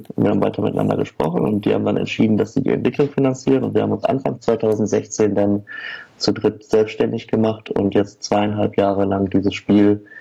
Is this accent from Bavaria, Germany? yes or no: no; Oer-Erkenschwick, North Rhine-Westphalia, Germany; Wir kommen nämlich alle aus Oer-Erkenschwick. Das ist eine kleine Stadt am Rande des nördlichen Ruhrgebiets.